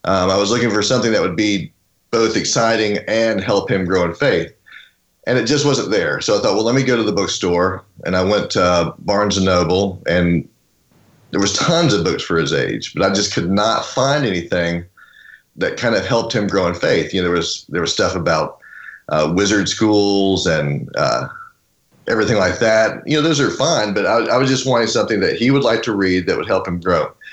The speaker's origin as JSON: {"language": "English", "region": "Florida", "country": "United States", "tie": "born or raised there", "lives_now": "Tennessee, United States", "said": "I grew up in South Florida and ended up going to college at Liberty University"}